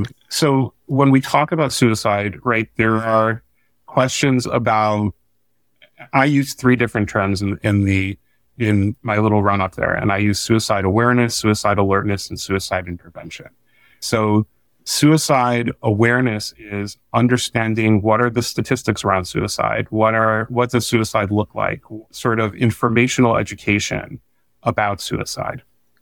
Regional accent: Michigan, United States; So I grew up in Michigan. I went to elementary school here.

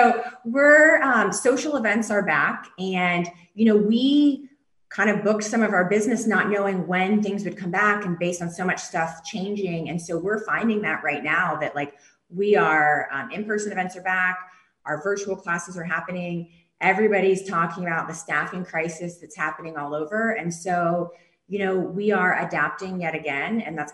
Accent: the South, United States; You know, we're from the South, so we love shrimp and grits.

